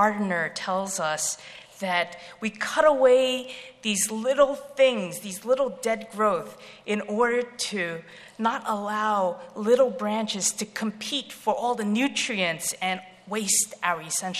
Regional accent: Flushing, New York, United States; Now I was raised in Flushing, New York.

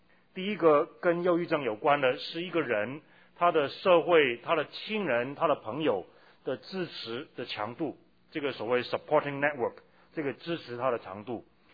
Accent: China; 因为我们中国人的文化都是喜欢大同，都是喜欢条条大路通罗马，都是喜欢殊途同归。

